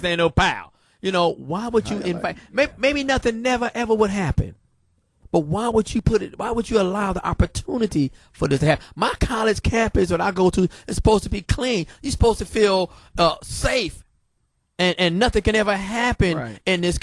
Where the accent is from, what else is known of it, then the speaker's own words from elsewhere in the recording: Richmond, California, United States; Like I was born and raised in Richmond, California, and when I came up, everybody had a gun.